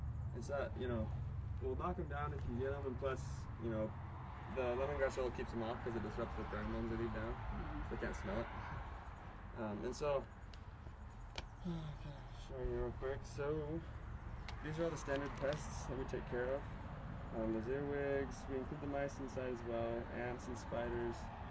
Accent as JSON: {"language": "English", "region": "Wyoming", "country": "United States", "lives_now": "Logan, United States", "said": "I'm from Wyoming. Yeah. But I live in Logan right now."}